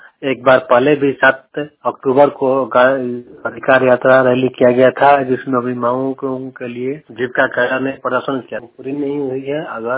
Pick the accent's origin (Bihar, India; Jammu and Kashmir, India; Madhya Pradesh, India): Bihar, India; Kaimur; भगवान प्रखंड जिला कैमूर का निवासी हूँ।